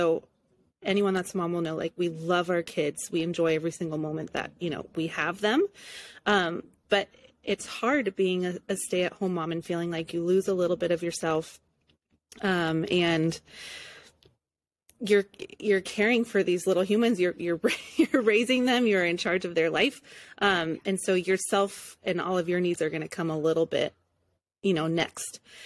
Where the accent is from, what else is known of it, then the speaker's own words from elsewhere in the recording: Santa Clarita, California, United States; I am from Santa Clarita.